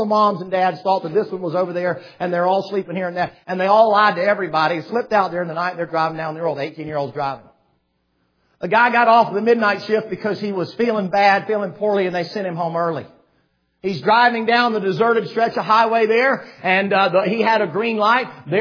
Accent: Tennessee, United States; You know, I came from Tennessee, so God help you, it's a tobacco country.

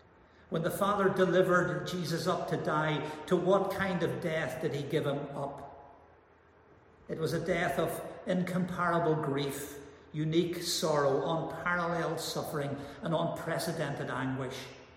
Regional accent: Northern Ireland, United Kingdom; I grew up in Northern Ireland and spent most of my life there with the Troubles.

